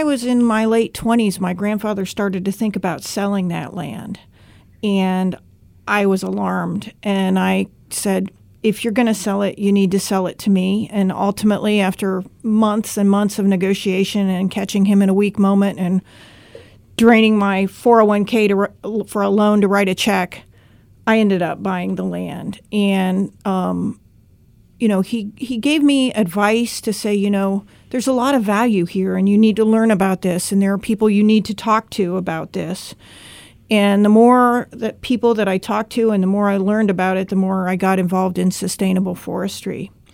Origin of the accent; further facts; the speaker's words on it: Akron, Ohio, United States; Well, I grew up in Akron, Ohio. So I did grow up in the city